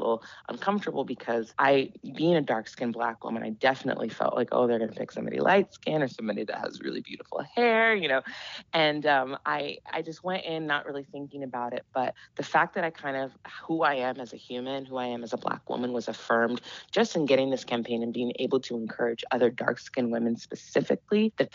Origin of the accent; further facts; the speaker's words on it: Santa Barbara, California, United States; I grew up in Santa Barbara. So you could imagine, if you know anything about Santa Barbara, it's a very white community. And I felt very alone.